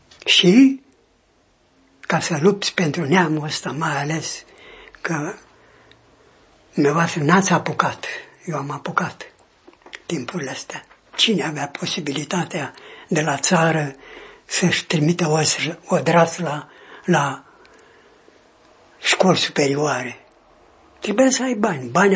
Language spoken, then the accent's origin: Romanian; Prahova, Romania; now in Iași, Romania; Nu. Din Prahova.